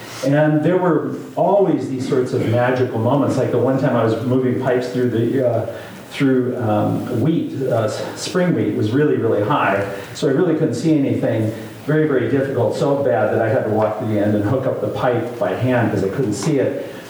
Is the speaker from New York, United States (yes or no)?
no; Odessa, Washington, United States; I grew up in Odessa, Washington, not too far from here.